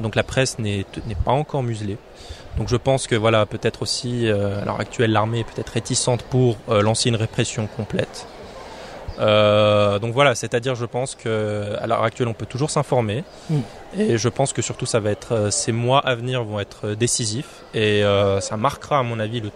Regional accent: Algeria; Et en fait, en tant qu'Algérien, ça nous donne quand même une ouverture sur à la fois le monde arabe et ainsi que la France

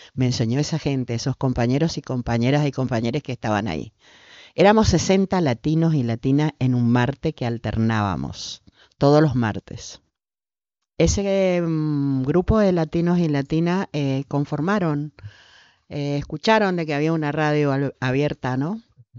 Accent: Tierra Colorada, Misiones, Argentina; Y yo vengo de Misiones, de una zona de Tierra Colorada

